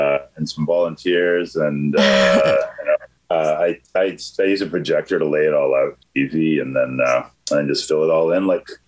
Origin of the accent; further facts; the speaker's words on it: Canada; Yeah, I'm a Canadian artist. I live in Vancouver.